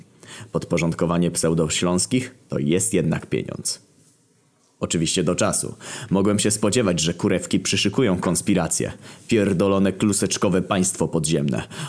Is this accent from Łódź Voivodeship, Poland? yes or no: no; Wrocław, Lower Silesian Voivodeship, Poland; bo jestem z Wrocławia, a Dolny Śląsk to wcale nie jest prawdziwy Śląsk